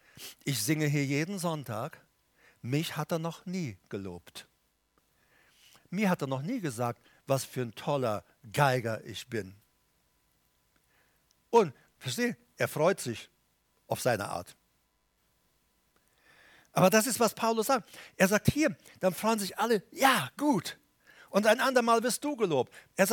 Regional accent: Paraguay; Ich erinnere mich als Teenager in Paraguay. Da bin ich ja nun mal geboren, wie manche wissen.

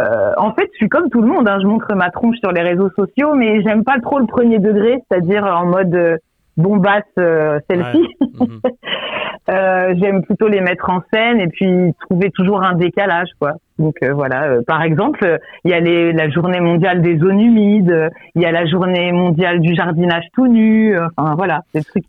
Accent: Angers, Pays de la Loire, France; Je viens d'Angers, en fait.

